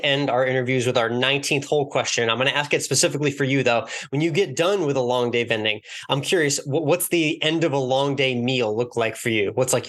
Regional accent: Northeast, United States; now in Austin, United States; Yeah, I'm originally from the Northeast, but I now live in Austin, Texas.

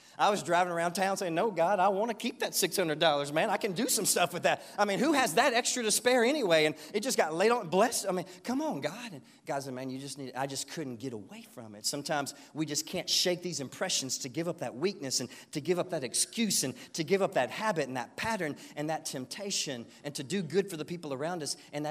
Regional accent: the South, United States; We grew up in the South. Well, we're taught to be men and tough and all that kind of stuff.

